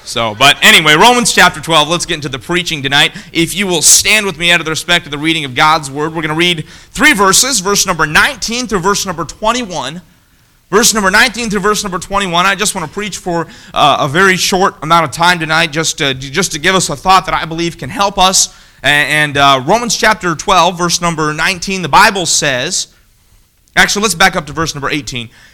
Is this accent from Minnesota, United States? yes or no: no; Kentucky, United States; I'm from Kentucky. I grew up there.